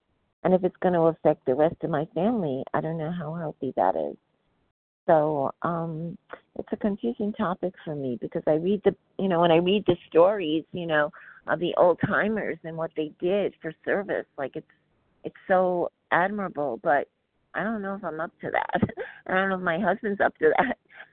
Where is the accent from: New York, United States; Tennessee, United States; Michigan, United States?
New York, United States; New York.